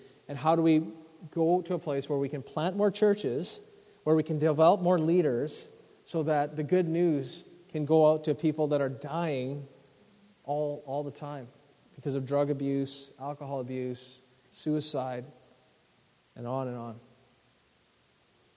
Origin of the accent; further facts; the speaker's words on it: Merritt, British Columbia, Canada; As a kid growing up in Merritt, I had a number of reservations around where I lived